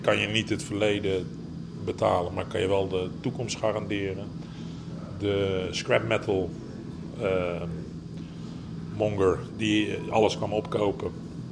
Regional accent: Netherlands; Ik kom uit Nederland, ik reis afhankelijk van hoe het nodig is.

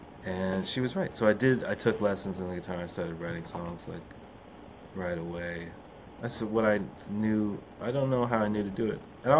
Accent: Canada; Not that I don't think of myself as Canadian. I do, and I do have a real fondness for Canada. And when I'm out of it for a long time, I go, okay, that's enough. I'd like to go back now.

